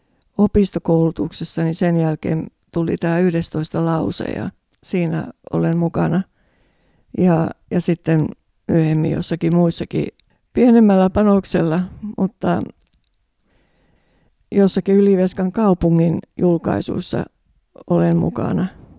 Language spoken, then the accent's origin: Finnish; Toholampi, Central Ostrobothnia, Finland; born there; Olen syntynyt Toholammilla ja oli pieni perhe, isä, äiti ja minä.